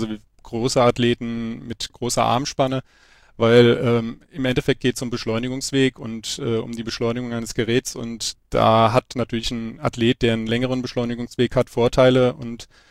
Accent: Wiesbaden, Hesse, Germany; Ich bin in Wiesbaden aufgewachsen

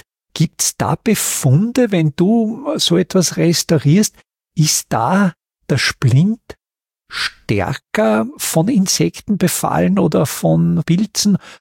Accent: Austria; Wo ich jetzt neugierig bin als Österreicher, ich komme ja aus der Gebirgsregion Österreich

